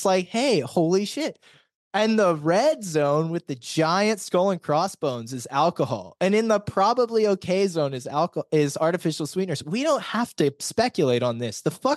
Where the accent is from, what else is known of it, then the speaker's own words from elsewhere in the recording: California, United States; Can you tell I'm from California, guys?